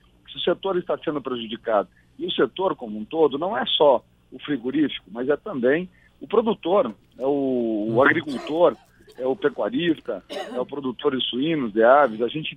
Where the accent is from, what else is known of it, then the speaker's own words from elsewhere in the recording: Paraná, Brazil; eu sou do estado do Paraná